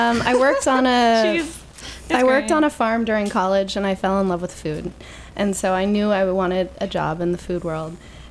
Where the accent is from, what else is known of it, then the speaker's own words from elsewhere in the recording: Indiana, United States; this Wednesday I'm visiting Capriole Goat Dairy in Indiana, my home state.